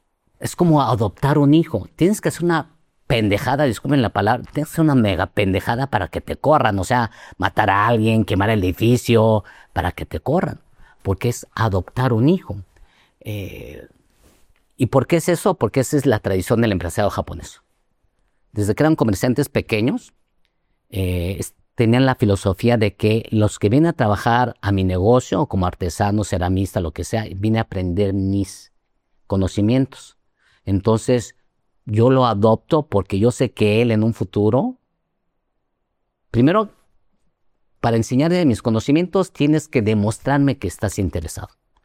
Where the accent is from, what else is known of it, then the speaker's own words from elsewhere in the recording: Mexico; cuando les digo que soy mexicano de ascendencia japonesa